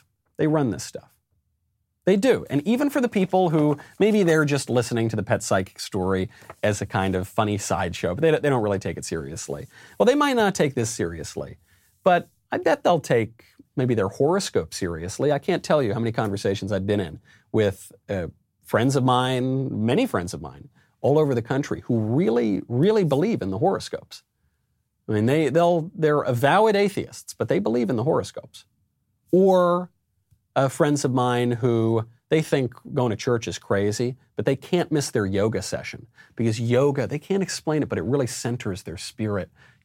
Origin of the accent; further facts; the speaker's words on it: New York, United States; also born or lived in Los Angeles; I'm a New Yorker. This is the sort of thing that we do.